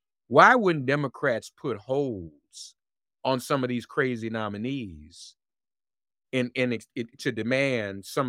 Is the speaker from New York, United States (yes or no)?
no; Washington, District of Columbia, United States; I was born in Washington, D.C., spent half my life there.